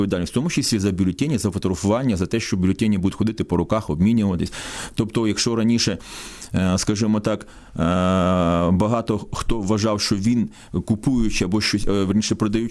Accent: Mykolaiv, Mykolaiv Oblast, Ukraine; я мешканець, я народився, виріс в місті Миколаєві, і мене радує моє місто

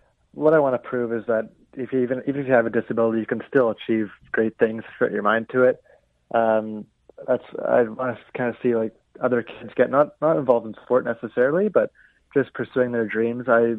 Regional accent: Canada; obviously being Canadian

